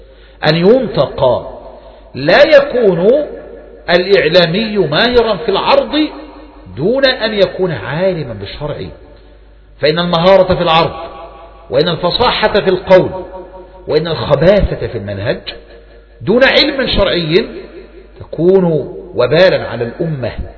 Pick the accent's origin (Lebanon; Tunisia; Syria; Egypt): Egypt; لا سيما بلدنا مصر بخاصة